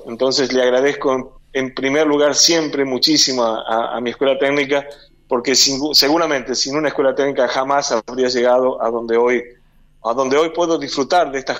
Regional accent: Gualeguaychú, Entre Ríos, Argentina; de nuestra ciudad, de nuestro Gualeguaychú. Yo nací, me crié prácticamente toda mi vida enfrente a la penitenciaría, si bien no era Pueblo Nuevo, pero nos dividía la vía.

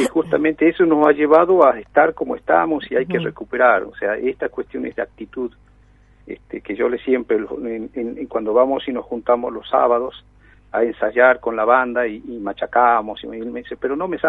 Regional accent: Jujuy, Argentina; nuestra historia ahí en la quebrada de Humahuaca, como buen jujeño

